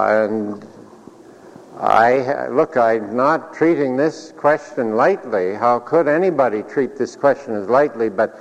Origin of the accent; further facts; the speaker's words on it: Canada; I'm doing that as a Canadian who cares deeply that 1/10 of my country has taken a course of action